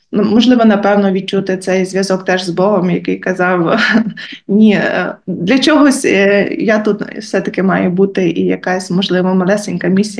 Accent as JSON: {"language": "Ukrainian", "town": "Murovane", "region": "Lviv Oblast", "country": "Ukraine", "tie": "born or raised there", "said": "бо я сама родом з Мурованого. Тільки не того, що біля Львова, ще є одна, бо то зразу всі плутають в Сокальському районі."}